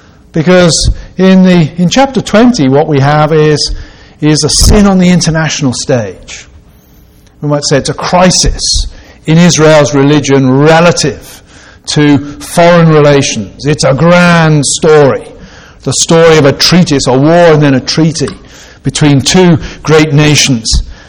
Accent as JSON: {"language": "English", "region": "England", "country": "United Kingdom", "tie": "born or raised there", "moved": "yes", "lives_now": "United States", "said": "Western Pennsylvania is very close, I think, in culture in many ways to where I grew up in the United Kingdom, in England. It's farm territory."}